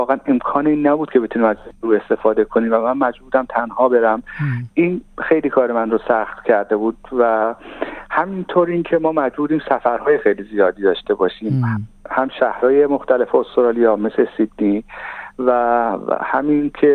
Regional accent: Iran; من به عنوان یک ایرانی

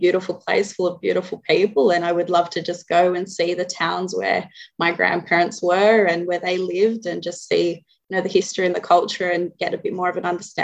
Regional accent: Australia; And I am an Australian. I was born here. My parents were both born here, but I'm fortunate enough to have the culture from both sides of my parents.

